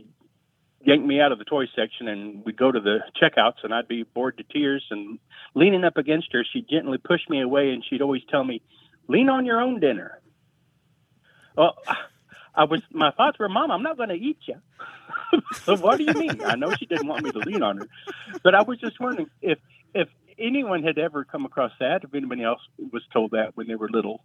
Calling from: Abilene, Texas, United States; Abilene, Texas.

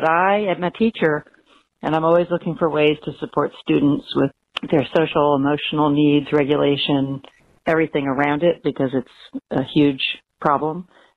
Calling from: Maine, United States; I'm calling from Maine, and I listen to your podcast every morning.

